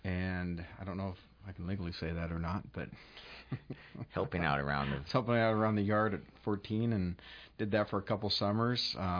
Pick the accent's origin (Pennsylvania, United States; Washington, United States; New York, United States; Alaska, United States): Alaska, United States; Anchorage; I'm from Anchorage originally, born and raised. Went to Rogers Park, and then Windler, and then East High.